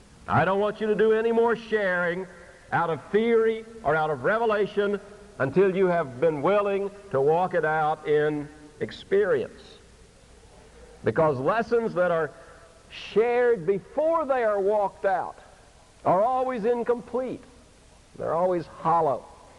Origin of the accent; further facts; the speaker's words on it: Vero Beach, Florida, United States; We came up as boys, rode the train from my hometown in Vero Beach, Florida